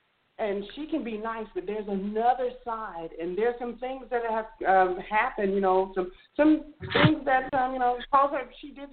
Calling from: Huntsville, Alabama, United States; I'm calling from Huntsville, Alabama.

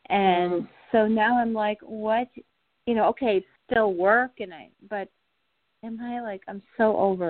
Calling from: New York, United States; From New York.

